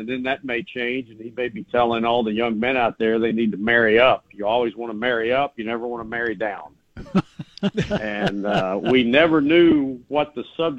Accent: Knoxville, Tennessee, United States; I grew up here in Knoxville and was a Tennessee fan from the time I could walk.

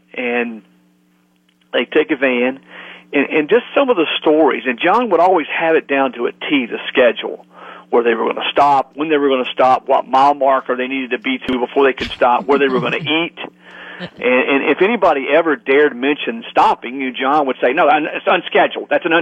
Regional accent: Charlotte, North Carolina, United States; I didn't grow up in Tennessee. You know, I grew up in the Carolinas

